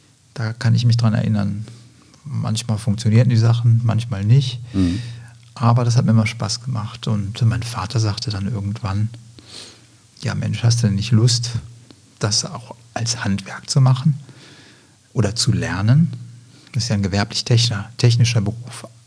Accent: Greece; also born or lived in Germany; Aufgewachsen bin ich in Griechenland, in Deutschland, später dann auch. Ich habe in Deutschland 1985 mein Abitur gemacht. In der Nähe von Hamburg, südlich von Hamburg, in Niedersachsen.

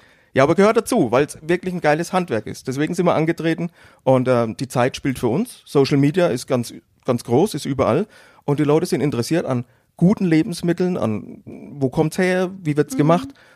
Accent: Bavaria, Germany; accent: Franconian; Ich komme aus Bayern, aber das hört man vielleicht auch ein bisschen so fränkisch, Franke, ne?

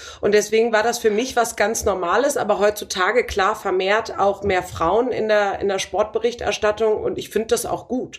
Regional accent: Bremen, Germany; Ich bin ja Bremerin.

